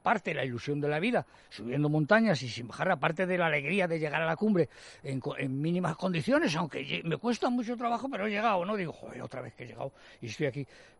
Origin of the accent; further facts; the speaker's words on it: Pedrezuela, Community of Madrid, Spain; No, Pedrezuela es mi pueblo, que tengo yo un molino que lo quiero vender además